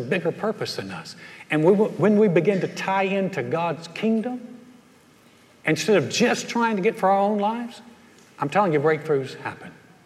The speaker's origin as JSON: {"language": "English", "region": "North Carolina", "country": "United States", "tie": "born or raised there", "said": "A lot of people have asked me, I grew up in North Carolina, my parents are still there."}